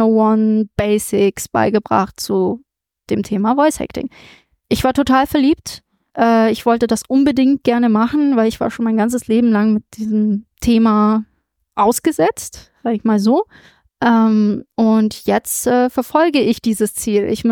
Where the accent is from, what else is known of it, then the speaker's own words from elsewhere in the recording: Germany; accent: German; dass sich mein deutscher Akzent zum Beispiel ein bisschen reduzieren lässt